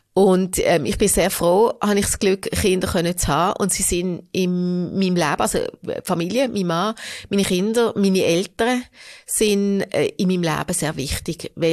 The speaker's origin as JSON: {"language": "German", "town": "Hofstetten", "region": "Solothurn", "country": "Switzerland", "tie": "born or raised there", "said": "Ich bin in Hofstetten aufgewachsen"}